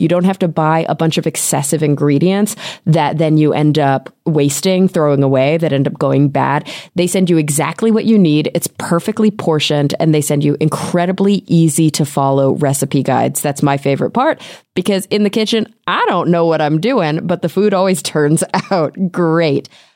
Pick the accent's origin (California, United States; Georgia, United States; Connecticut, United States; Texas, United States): Texas, United States; but I think that the places where I grew up in Texas, and I know that like, my Texas old friends and family members loved Mythbusters